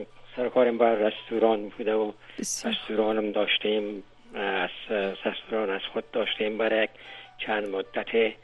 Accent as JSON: {"language": "Persian", "region": "Kabul", "country": "Afghanistan", "moved": "yes", "lives_now": "United States", "said": "تقریبا 39 سال قبل از امروز از کابل مهاجرت کردیم به پاکستان و هندوستان و ایتالیا و بالاخره سرانجام آمدیم به امریکا."}